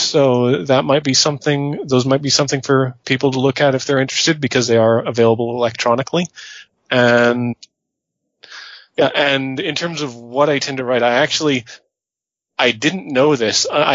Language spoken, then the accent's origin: English; Canada; growing up in Canada, I've almost like absorbed that cultural feeling